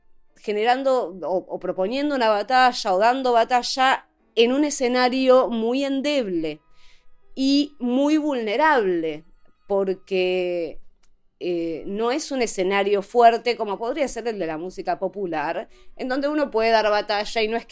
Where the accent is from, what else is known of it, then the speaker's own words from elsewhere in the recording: Argentina; nosotras como compositoras argentinas, y calculo que en Latinoamérica también